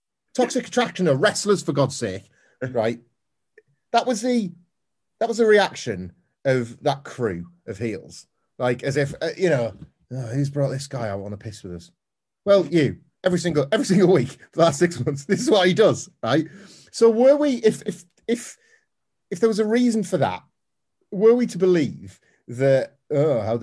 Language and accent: English; Cardiff, Wales, United Kingdom; In my hometown of Cardiff.